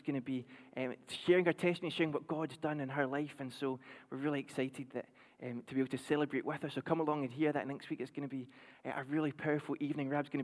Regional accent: Paisley, Scotland, United Kingdom; I grew up in Paisley, a town just next to Glasgow

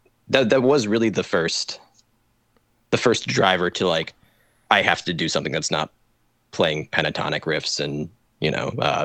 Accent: Illinois, United States; growing up in Northern Illinois, and like I must have started taking lessons probably when I was 10, so like 2005-ish.

